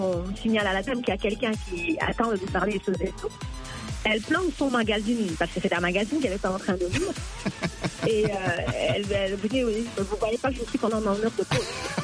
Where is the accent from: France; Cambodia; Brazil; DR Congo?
DR Congo; Je suis congolaise